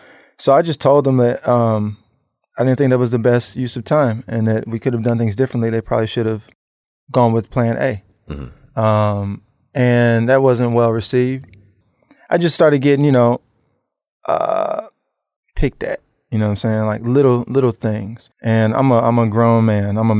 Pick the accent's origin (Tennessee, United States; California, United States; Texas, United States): Tennessee, United States; Memphis; I'm from Memphis and when you really dress well, you're just fresh.